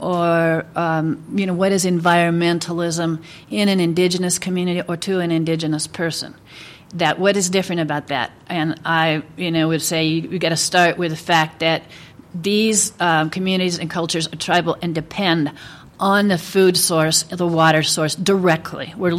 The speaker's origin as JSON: {"language": "English", "region": "South Dakota", "country": "United States", "said": "when I'm from South Dakota, you know, that's the state jurisdiction that I'm from."}